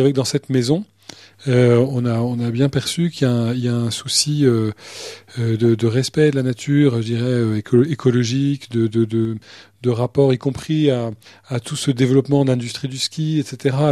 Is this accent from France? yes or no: yes; Nantes, Pays de la Loire, France; Je suis originaire de Nantes. C'est plutôt le bord de mer.